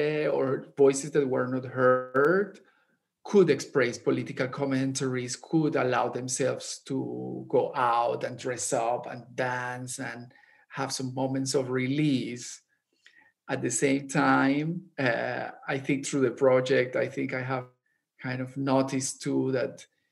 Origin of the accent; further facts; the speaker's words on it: Barranquilla, Atlántico, Colombia; English is a second language; because I grew up in Barranquilla, many of the people that I am portraying are colleagues, because the art scene in the town is like, it's a big town, but it is still relatively small.